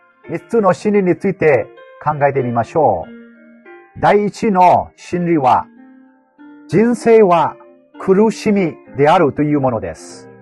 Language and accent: Japanese; Myanmar; Japanese is a second language; 私は仏教国であるミャンマーから来ました。幼少の頃から、私はブダの教えに影響を受けてきました。